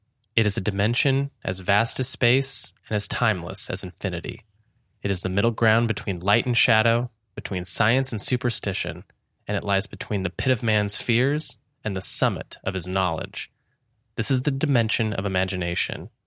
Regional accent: Long Beach, California, United States; Well, I was from Long Beach.

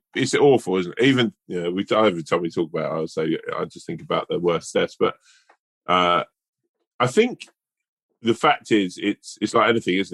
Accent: London, United Kingdom; I'm a Londoner

